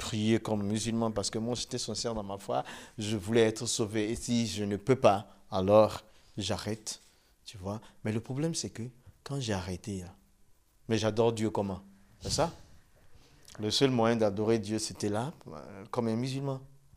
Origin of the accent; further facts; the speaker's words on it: Côte d’Ivoire; first language Dioula; French is a second language; parce que chez nous, en Côte d'Ivoire, on n'est pas arabophone.